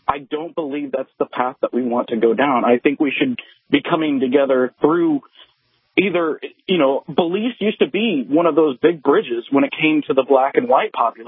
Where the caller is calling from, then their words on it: Salina, Kansas, United States; I'm actually in Salina.